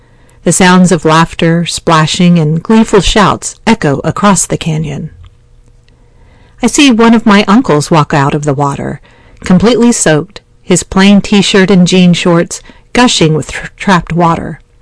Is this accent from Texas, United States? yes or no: yes; Crosbyton, Texas, United States; outside my hometown of Crosbyton, in the Panhandle.